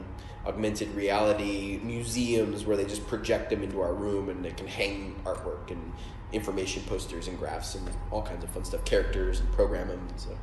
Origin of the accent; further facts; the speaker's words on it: United States; even in my hometown back in America